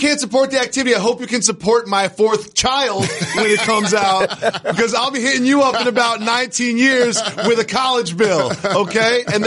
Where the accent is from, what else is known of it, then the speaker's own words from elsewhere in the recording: Amherst, Massachusetts, United States; I love Coach Cal because I'm from Amherst, Massachusetts, and he put UMass on the map.